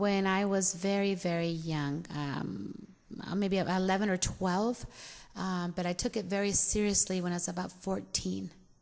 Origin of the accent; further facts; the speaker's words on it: Ciudad Juárez, Chihuahua, Mexico; a very extremely internationally known Mexican artist who happens to be from my hometown, Juarez, Chihuahua, Mexico.